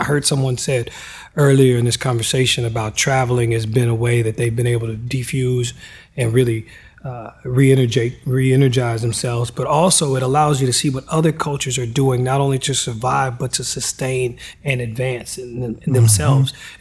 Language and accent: English; Hot Springs, Arkansas, United States; And I'm from the South, small rural South, right? So the real South, Hot Springs, Arkansas.